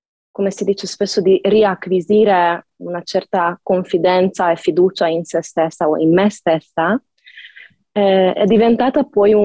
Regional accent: Budapest, Hungary; Italian is a second language; now in Trieste, Italy; Io sono di Budapest, sono ungherese, vivo ormai da 10 anni in Italia, a Trieste

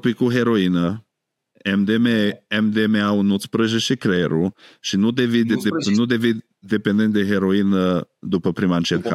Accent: Romania; crescând în România, am crescut într-o societate în care alcoolul este viața și viața e alcool.

